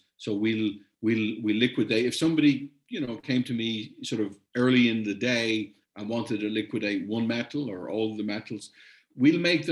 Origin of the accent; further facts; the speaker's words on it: Ireland; I'm Irish